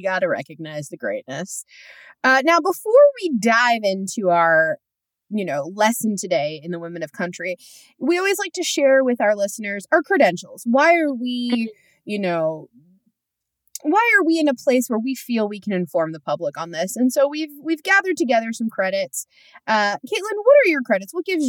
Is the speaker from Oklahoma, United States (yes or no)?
yes; Oklahoma, United States; I grew up in Oklahoma, which is the birthplace